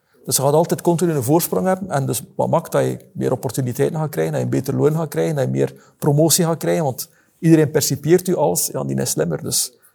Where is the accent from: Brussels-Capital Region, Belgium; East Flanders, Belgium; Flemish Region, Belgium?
Flemish Region, Belgium; En wij zijn daar heel slecht in, als Vlaming.